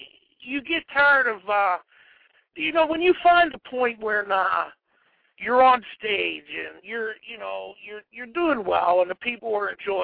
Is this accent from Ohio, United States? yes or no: no; Braddock, Pennsylvania, United States; he came from Corleone, Sicily, and I come from Braddock, Pennsylvania.